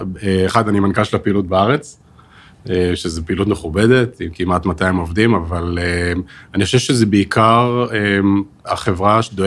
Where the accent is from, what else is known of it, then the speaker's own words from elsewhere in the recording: Ra'anana, Central District, Israel; אני במקור מרעננה